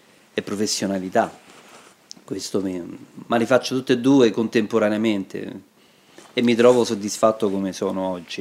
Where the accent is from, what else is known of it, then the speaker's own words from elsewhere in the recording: Rome, Lazio, Italy; now in Cesaproba, Italy; io vengo da Roma, sono trapiantato da circa 15 anni qui in Abruzzo, esattamente vicino all'Aquila, a Cesaproba